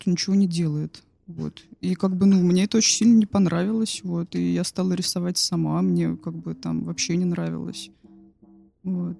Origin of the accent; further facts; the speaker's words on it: Komarovo, Leningrad Oblast, Russia; Но я, в общем, в детстве жила в Комарово